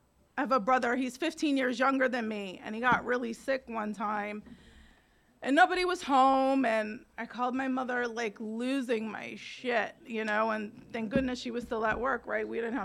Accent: Staten Island, New York, United States; So I grew up in Staten Island, New York. I am a latchkey kid.

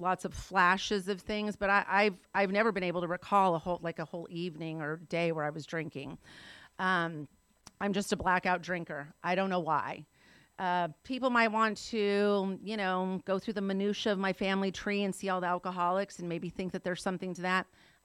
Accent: Oxnard, California, United States; So I was raised in Oxnard, California, which is in Ventura County.

